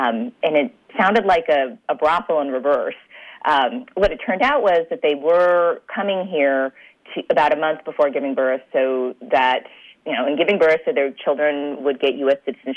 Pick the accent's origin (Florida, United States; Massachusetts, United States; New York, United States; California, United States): California, United States; the American-born daughter of Chinese immigrants growing up in the Bay Area.